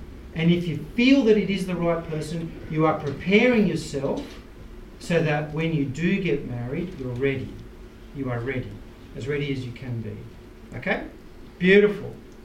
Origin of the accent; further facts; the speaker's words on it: Sydney, New South Wales, Australia; born there; I'm going to remind all of you here, I was born in Australia.